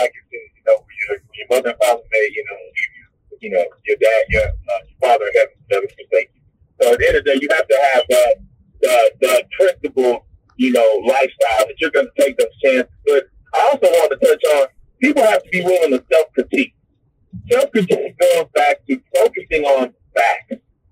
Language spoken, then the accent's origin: English; Texas, United States; I went from, you know, being born and raised in Texas, never going on vacations anywhere. I moved around a lot with family members